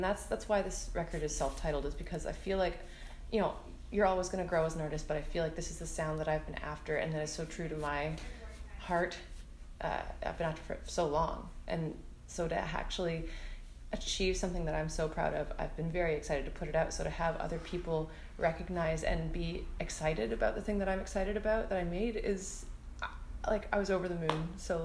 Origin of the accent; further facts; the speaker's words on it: Ontario, Canada; I'm from here originally. Like, I was born in Scarborough. We moved all over Ontario a lot when I was younger. And a lot of my family's still out here.